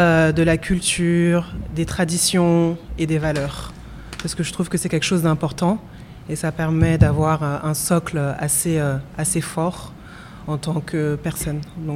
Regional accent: Paris, Île-de-France, France; moi je suis née à Paris, j'ai grandi à Paris, et ensuite en région parisienne, et donc j'ai grandi dans un environnement assez préservé.

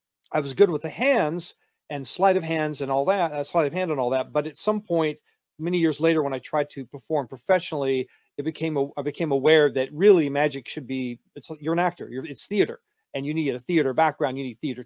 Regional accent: Texas, United States; No, actually, I'm from Texas, y'all. Howdy, everybody.

